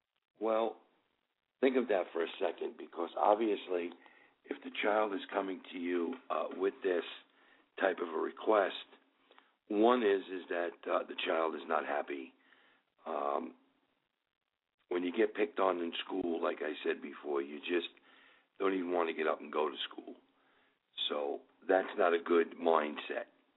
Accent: New York, United States; accent: New York; now in Southern US; So obviously, as soon as we say hello, they know that we're from New York.

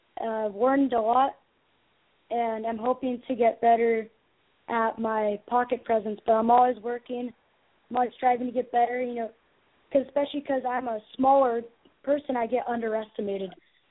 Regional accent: Mission Viejo, California, United States; I'm from Mission Viejo, California.

